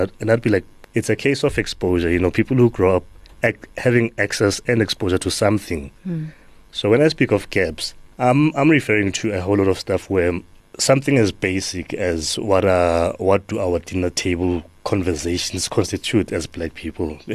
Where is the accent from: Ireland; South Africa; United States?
South Africa; Soweto, Gauteng; I grew up in Soweto